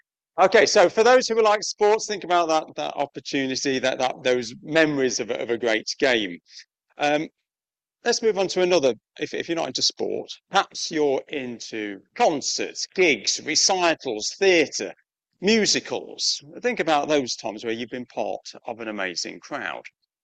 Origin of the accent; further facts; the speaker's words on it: Leicester, East Midlands, United Kingdom; I'm from Leicester and my family's still from Leicester